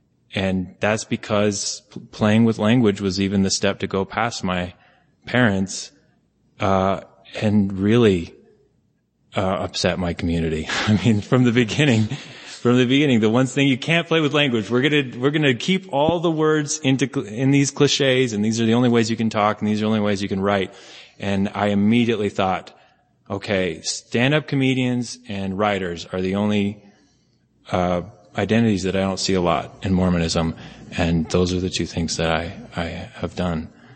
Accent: Salt Lake City, Utah, United States; born there; Okay, so I was born in Salt Lake City, and I have a multi-generational Latter-day Saint family from Restoration on both sides.

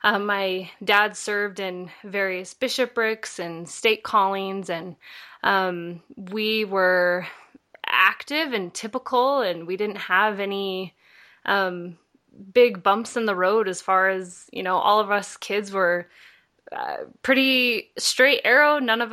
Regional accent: Provo, Utah, United States; Yeah, so I grew up in Provo, Utah. I was born and raised there, just a few miles or maybe even just a mile south of BYU.

